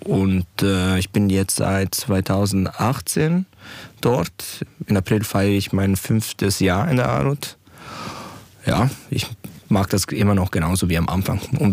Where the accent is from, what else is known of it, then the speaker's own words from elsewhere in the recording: Italy; moved away as an adult; now in Switzerland; Ich bin in Italien aufgewachsen. Ich bin halb Italiener, halb Deutscher und ich habe dort auch mein Medizinstudium abgeschlossen, bin dann in der Schweiz umgezogen